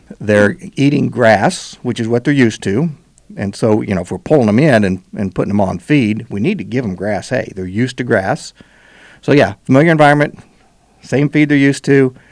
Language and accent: English; United States; I grew up in Phillips County. In that country, there are 160-acre pastures.